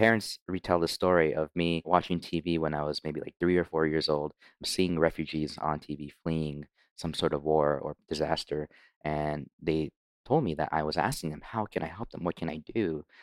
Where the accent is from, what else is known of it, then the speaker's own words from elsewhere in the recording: Shizuoka, Japan; I grew up in Japan, in Shizuoka, Japan, right underneath the mountain shadow of Mount Fuji. And I grew up in a family of Japanese temple carpenters. My dad is a third generation Japanese temple carpenter. My mom is Filipina. She's from the Philippines.